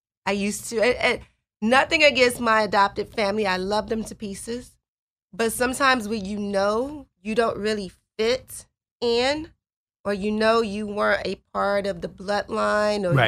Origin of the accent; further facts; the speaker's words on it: Chicago, Illinois, United States; I know growing up in Chicago, I didn't even learn how to swim until I got to boot camp.